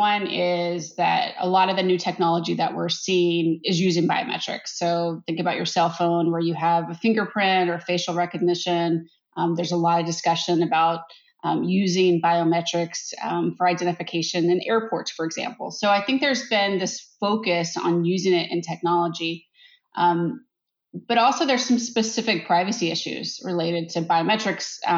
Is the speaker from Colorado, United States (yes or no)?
no; Texas, United States; One is my home state of Texas and the other is Washington state.